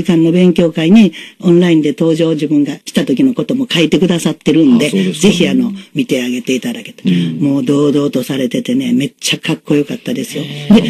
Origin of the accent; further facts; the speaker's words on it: Kobe, Hyogo, Japan; 私も神戸生まれの神戸っ子ね。